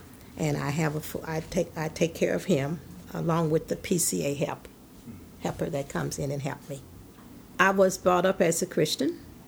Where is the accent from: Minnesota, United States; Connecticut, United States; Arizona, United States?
Minnesota, United States; Minneapolis; also born or lived in Memphis, Tennessee; I was born in Memphis, Tennessee. My mom moved here when I was age of 14. So I pretty much grew up in North Minneapolis.